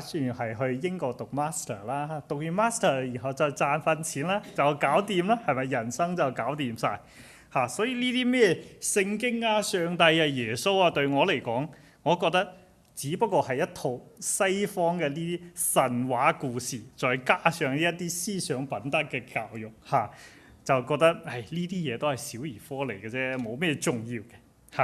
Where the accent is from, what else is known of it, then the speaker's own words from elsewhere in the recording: China; 因为我本人是生在国内也都是长在国内的，就是与国内的同龄人就经历是基本上很相似